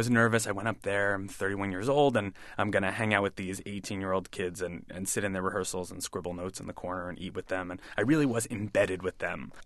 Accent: New York, United States; and I grew up on Long Island, and I would go into the city by myself to see shows

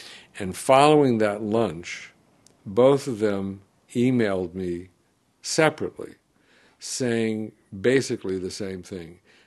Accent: New York, United States; Growing up in New York, right in the middle of all of that, both the cultural and the musical and the social phenomenon in the 60s

